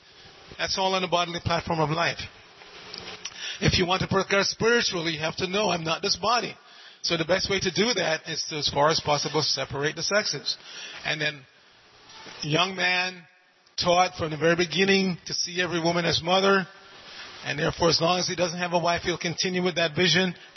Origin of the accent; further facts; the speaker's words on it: Jamaica; born there; I'm 66 now, when I was young, at least in my country where I was born in Jamaica